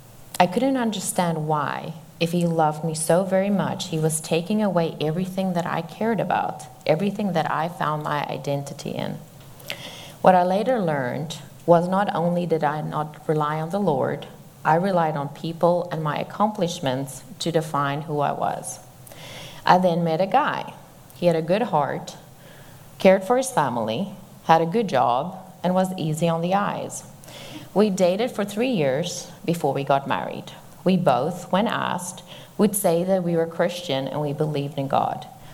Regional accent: South Africa; born there; I was born in South Africa to parents who were married for 34 years.

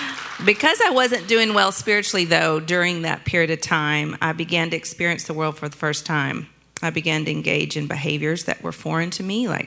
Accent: Texas, United States; also born or lived in Beaumont, Texas; I was born in Beaumont, Texas, far from Austria, in 1970, and grew up in East Texas with both of my parents and older brother who were Bible-believing Christians.

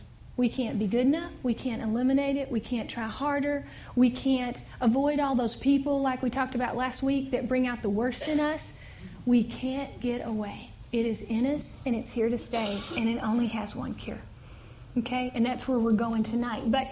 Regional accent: the South, United States; Growing up in the South, lice had a stigma, okay?

